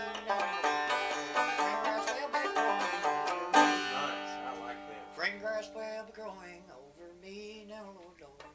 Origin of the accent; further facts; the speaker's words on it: East Mill Creek, Utah, United States; I was raised in East Mill Creek over there.